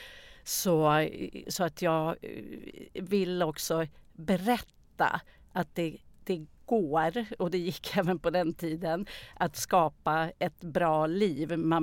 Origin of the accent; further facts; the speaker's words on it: Täby, Stockholm County, Sweden; Jag föddes i Stockholm. Jag har vuxit upp i Täby, norr om Stockholm. Jag flyttade in till stan med mina föräldrar när jag var 17 år.